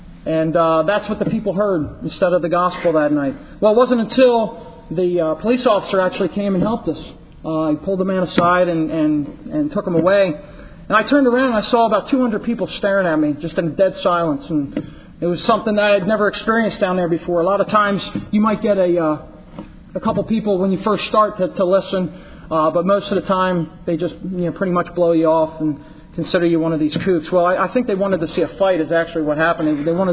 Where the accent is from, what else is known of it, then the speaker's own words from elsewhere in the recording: Philadelphia, Pennsylvania, United States; I come from Philadelphia, and in that area, a number of mighty revivals took place.